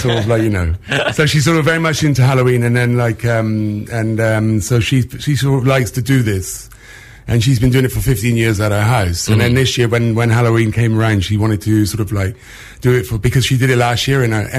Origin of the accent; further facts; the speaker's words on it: England, United Kingdom; I come from England as well.